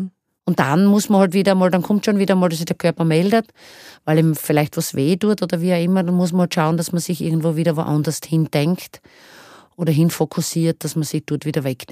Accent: Styria, Austria; als Steirerin in Kärnten, als Erste das zu schaffen

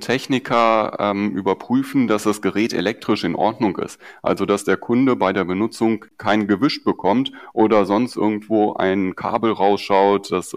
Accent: Paderborn, North Rhine-Westphalia, Germany; ich komme aus Paderborn

